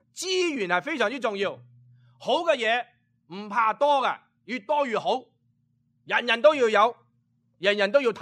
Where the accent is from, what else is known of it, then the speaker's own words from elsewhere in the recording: Guangdong, China; 我们广东人就还风趣啦